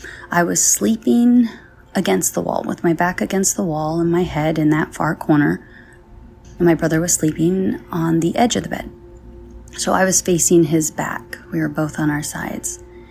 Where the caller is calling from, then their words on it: California, United States; I'm calling from California